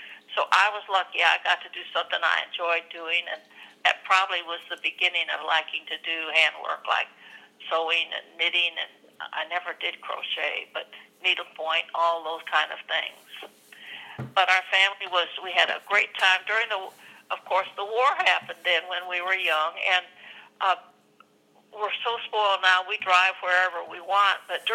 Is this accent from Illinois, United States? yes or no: no; Sioux City, Iowa, United States; Well, I grew up in Sioux City.